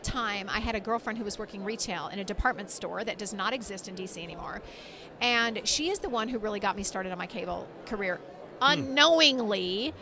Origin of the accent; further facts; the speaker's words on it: Alaska, United States; I, right out of college, went to work for my U.S. senator from Alaska, which mm-hmm. is my home state.